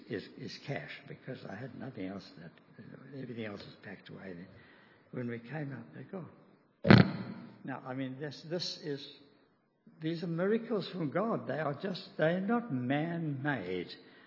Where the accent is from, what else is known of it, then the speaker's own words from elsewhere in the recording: Zimbabwe; also born or lived in South Africa; now in Australia; We're from Zimbabwe, Rhodesia, South Africa, before we came to Australia. And we had those blessings while we were there. I was brought up in a Christian home.